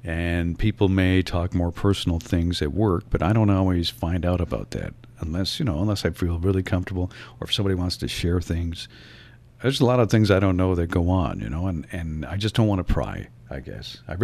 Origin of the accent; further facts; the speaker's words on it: Norway, Michigan, United States; also born or lived in Jackson, United States / Vicksburg, United States; Well, I lived here originally in Upper Michigan, and I grew up in Norway. And I moved away for a couple of years, and I lived down in Jackson and Vicksburg, Mississippi.